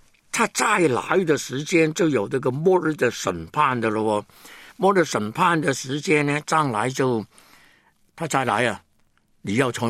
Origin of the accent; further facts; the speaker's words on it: Hong Kong; Chinese is a second language; 因为他们晓得呢我是香港人哦